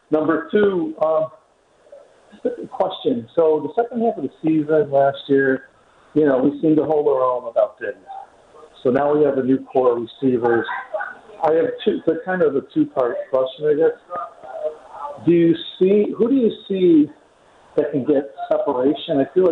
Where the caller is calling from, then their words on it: Connecticut, United States; Okay, I'm coming from Connecticut. I'm going to try and get there.